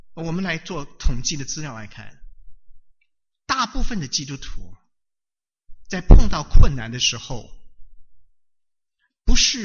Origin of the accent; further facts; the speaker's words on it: China; 对不起，我从中国来，我尽量用中国的字眼